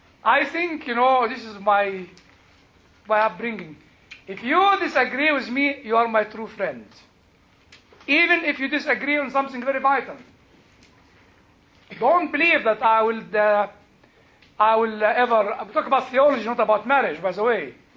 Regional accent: United Kingdom; This is how we speak as British.

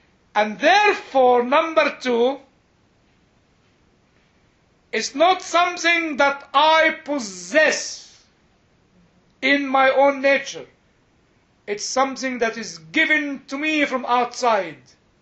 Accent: Egypt; since I come from Egypt, am I a terrorist

